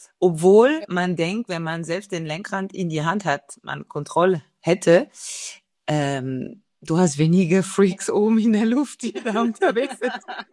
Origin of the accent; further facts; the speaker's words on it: Paris, Île-de-France, France; German is a second language; Ich bin in Frankreich geboren, in Paris geboren, aufgewachsen. Werde 48 in 2 Monaten.